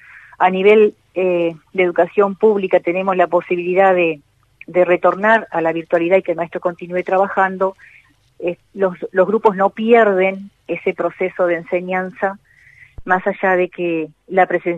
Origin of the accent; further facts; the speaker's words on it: Tacuarembó, Uruguay; soy oriunda de Tacuarembó, toda mi trayectoria en el departamento de Tacuarembó